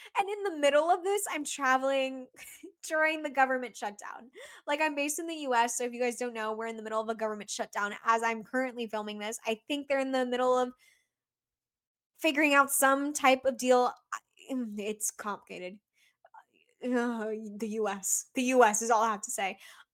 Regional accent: East Coast, United States; because again, I'm from the East Coast.

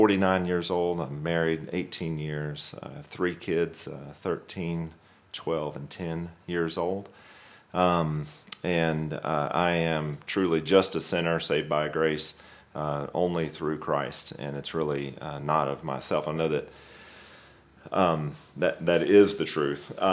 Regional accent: Alabama, United States; I grew up in the Deep South in Alabama.

